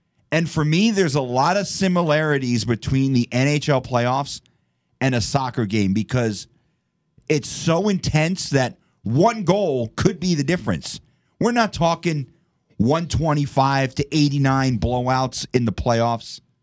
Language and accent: English; New Jersey, United States; but I know a ton of Ranger fans growing up in the Northeast where I did in New Jersey.